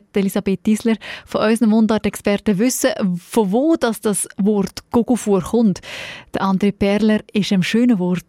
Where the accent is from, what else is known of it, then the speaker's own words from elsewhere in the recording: Lucerne, Switzerland; Also ich als Luzernerin habe das ehrlich gesagt in meinem Umfeld noch nie gehört